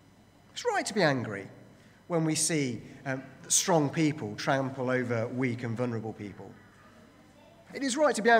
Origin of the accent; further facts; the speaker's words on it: United Kingdom; I think as British people, we've probably, if you are British here, British people have a bit of a cultural blind spot.